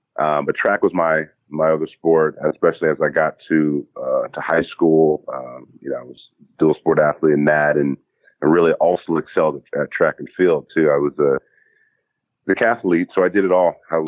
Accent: Kent, Washington, United States; also born or lived in Hawaii / Germany; So I'm from Kent, Washington, outside Seattle, Washington.

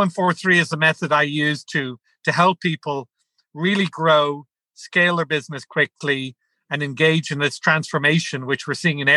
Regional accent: Ireland; also born or lived in France / Brazil; he had me work with him in Ireland, as you could tell from my accent. He had me work in France. I lived in France for 2 years. I lived in Brazil.

